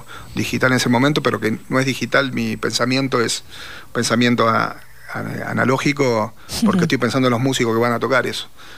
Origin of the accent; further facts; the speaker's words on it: Mar del Plata, Buenos Aires Province, Argentina; pues yo soy de Mar del Plata